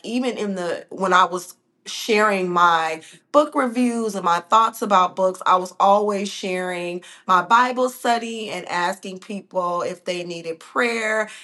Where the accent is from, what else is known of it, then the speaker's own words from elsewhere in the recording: Chicago, Illinois, United States; Okay, so I was born and raised in Chicago, did my undergrad and graduate here.